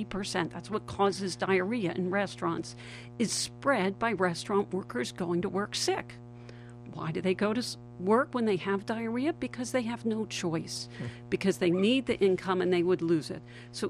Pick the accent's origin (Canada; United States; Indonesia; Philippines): Canada; as you know, I'm down now from Canada.